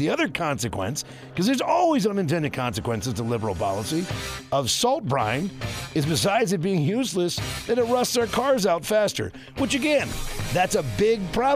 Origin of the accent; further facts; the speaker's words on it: Washington, District of Columbia, United States; I mean, again, growing up in Washington, D.C., as a young boy, there was I think we had like a 3-foot snowstorm.